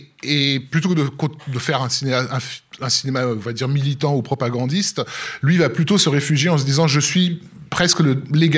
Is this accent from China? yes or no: yes; China; qui on est aujourd'hui en tant que Chinois. Pas seulement Chinois en Chine, mais aussi chinois dans tous les channels dans, du monde entier, partout, en fait.